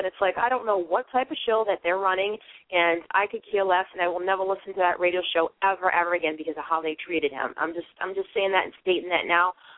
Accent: Boston, Massachusetts, United States; If you can't tell, I'm from Boston, even though I'm up here in Maine, and it's just a great feeling.

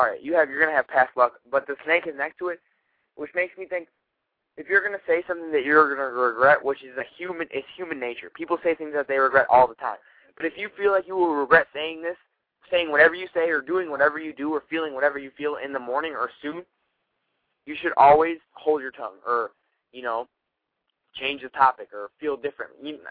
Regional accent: Ohio, United States; now in Texas, United States; Well, I'm from Ohio, so like the amazing weather is just, it's just beyond me.

